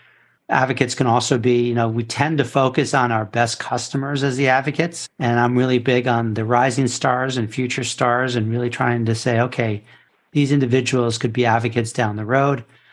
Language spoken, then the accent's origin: English; New York City, New York, United States; I'm from New York City originally.